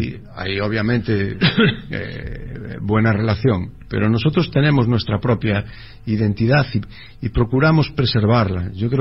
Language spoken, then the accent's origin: Spanish; Spain; tenemos que explicar, si venimos de España, que no hacemos flamenco, que tenemos nuestro folclore propio, diferenciado